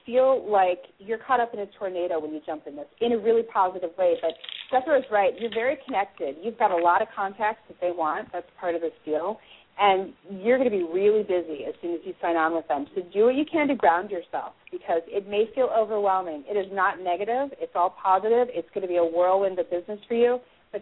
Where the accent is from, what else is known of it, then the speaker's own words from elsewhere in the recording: Seattle, Washington, United States; born there; Oh, thank you so much, Seattle. I was born in Seattle.